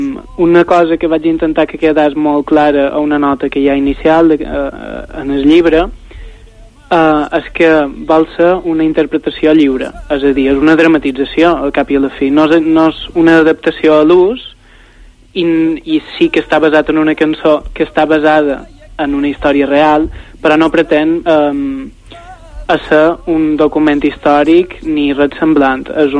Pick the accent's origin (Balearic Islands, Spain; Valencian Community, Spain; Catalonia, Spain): Balearic Islands, Spain; Ses Salines; la banda de música de Set Salines, que és el meu poble